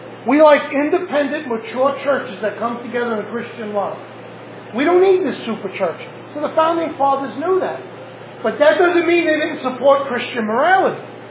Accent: United States; I am not an Italian-American. I am American. I would not be welcome in Italy anymore.

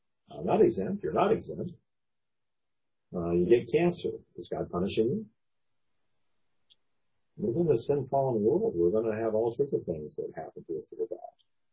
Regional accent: California, United States; since I'm from California?

